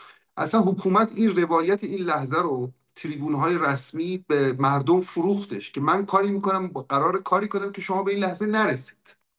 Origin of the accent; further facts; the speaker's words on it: Iran; من که به عنوان یه ایرانی واقعا از خدا میخوام